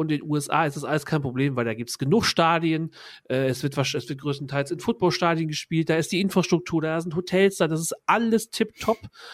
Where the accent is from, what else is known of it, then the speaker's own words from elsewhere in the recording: France; German is a second language; Also als Franzose hätte ich auch mehr Spaß daran